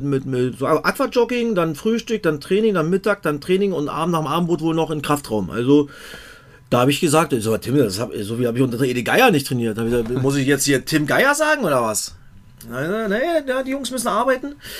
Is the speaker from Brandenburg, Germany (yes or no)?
yes; Merzdorf, Brandenburg, Germany; Aus meinem Heimatdorf Merzdorf, aus Cottbus.